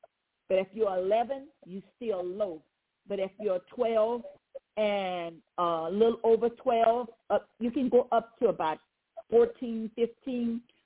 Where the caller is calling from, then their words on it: Baton Rouge, Louisiana, United States; I'm calling from Baton Rouge, Louisiana.